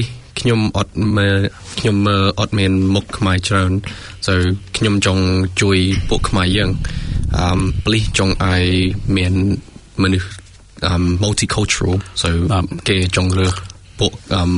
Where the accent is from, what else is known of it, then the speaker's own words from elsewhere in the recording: Auckland, New Zealand; also born or lived in Thailand; ខ្ញុំកើតនៅប្រទេសថៃនៅជ្រុំនៅថៃខ្ញុំមកពី New Zealand ជាមួយគ្រួសារខ្ញុំនៅពេល1994 so long time now you hi នឹងពេលខ្ញុំធ្វើធំនៅ Auckland នេះ so got not I grow up នៅ Auckland Manurewa